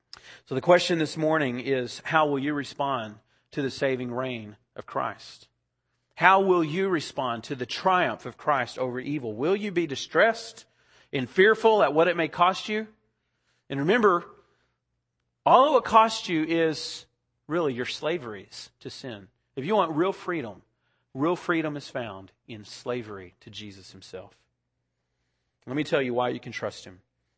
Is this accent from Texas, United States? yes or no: yes; Texas, United States; Remember, I'm from Texas, and my brother is a cowboy singer and a cowboy poet